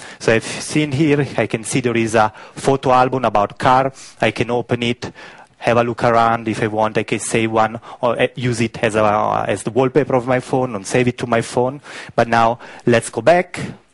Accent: Ticino, Switzerland; I'm coming from Ticino, so in Italian, big family, as always.

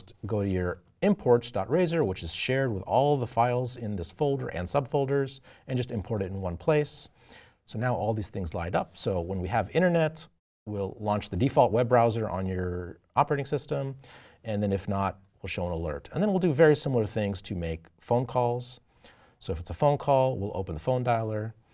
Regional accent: Boston, Massachusetts, United States; Hey, Boston, this is my hometown.

